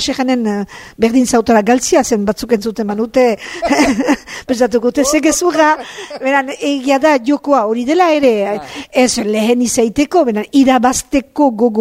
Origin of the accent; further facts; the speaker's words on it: Saint-Palais, Nouvelle-Aquitaine, France; nola Donapaulo ondoa naiz